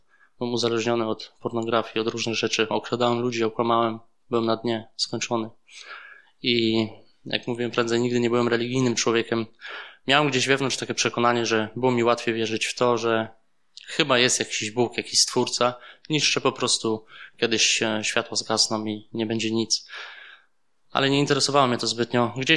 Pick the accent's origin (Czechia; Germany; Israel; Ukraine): Germany; Hamburg; now in Poland; Wychowałem się w Hamburgu